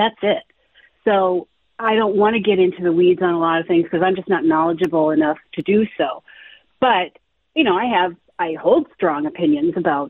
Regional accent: St. Paul, Minnesota, United States; I grew up in St. Paul and we, you know, my parents and all the people that we lived around, they all had different political leanings

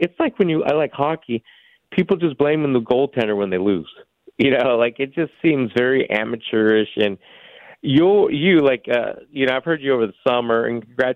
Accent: California, United States; moved away; I'm from California. I moved here in the 90s.

